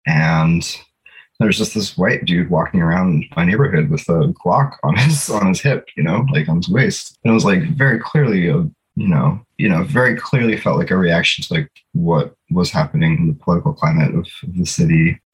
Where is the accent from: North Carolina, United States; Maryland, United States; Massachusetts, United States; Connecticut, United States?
Maryland, United States; also born or lived in Washington, D.C.; now in Philadelphia, United States; I grew up in Maryland, D.C.